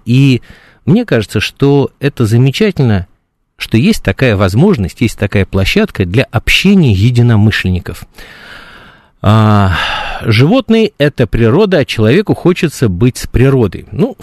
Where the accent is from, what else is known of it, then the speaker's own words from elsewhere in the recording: Moscow, Russia; Я всегда горжусь этим, потому что я москвич, и мне приятно, что мой родной город является в самом наилучшем смысле слова собачьим.